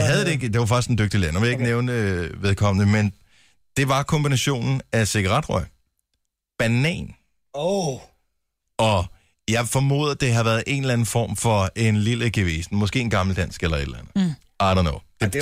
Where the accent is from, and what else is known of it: Esbjerg, Region of Southern Denmark, Denmark; born there